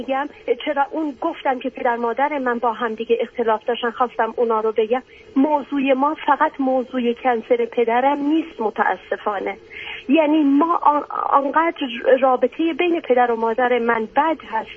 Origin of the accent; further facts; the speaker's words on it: Iran; moved away; من چون خودم اینجا هستم، من خارج از ایران هستم